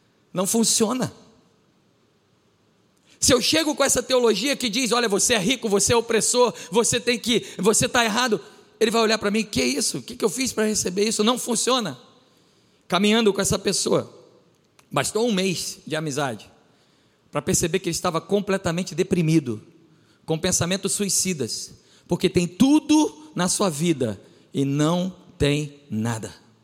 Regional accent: Brazil; percebeu meu sotaque, ela falou, você não é daqui. Eu falei, não, eu sou brasileiro.

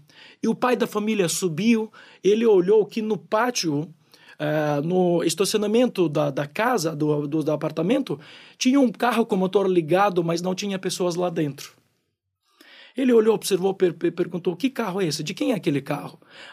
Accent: Ukraine; Como eu sou ucraniano e vim da Ucrânia, na minha memória tem muitas histórias da Ucrânia.

